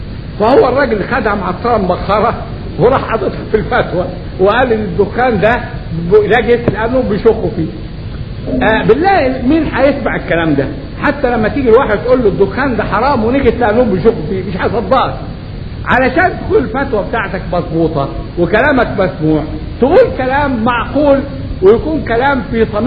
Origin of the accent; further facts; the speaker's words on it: Egypt; في واحد عندنا في مصر وصل في الحرمة